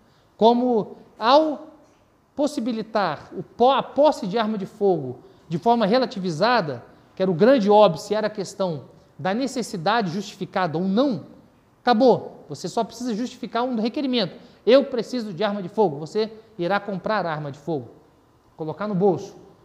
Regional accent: Brazil; Eu sou brasileiro raiz, né? Sou mistura de nordestino com mineiro, catarinense, então é tudo junto e misturado. Posso falar como um brasileiro de origem brasileira.

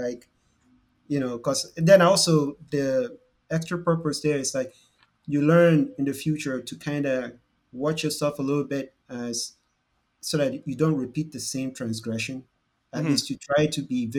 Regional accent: Nigeria; because we grew up in Nigeria, we see the issue of race a little differently.

